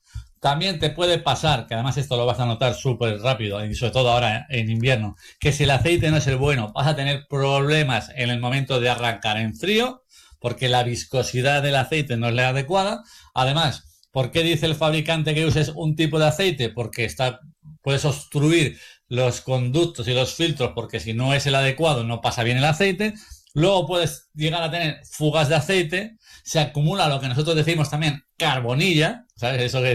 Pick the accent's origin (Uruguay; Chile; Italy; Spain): Spain; aunque somos muy españoles y no lo miramos